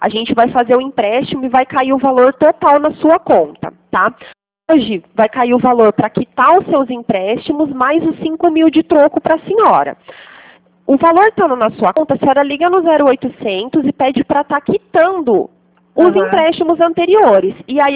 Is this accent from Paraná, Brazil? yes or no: no; São Paulo, Brazil; Eu sou do interior de São Paulo